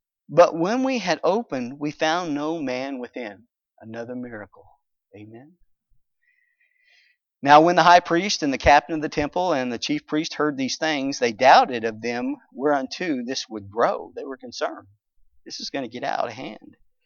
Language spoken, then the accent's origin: English; United States; born there; it's only God's blessing that I was born in America.